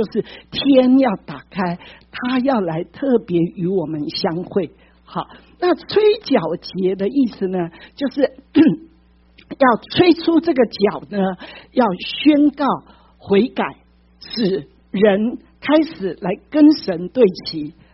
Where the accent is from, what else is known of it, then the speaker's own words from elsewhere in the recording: Taiwan; 像我们台湾我们中国人有什么中秋节啊